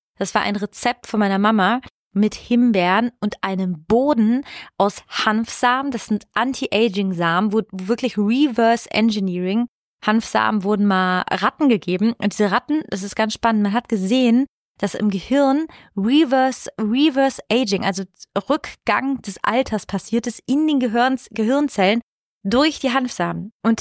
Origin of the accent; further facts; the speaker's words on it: Sardinia, Italy; now in Germany; es gibt Menschen in Sardinien, in Italien, wo ich herkomme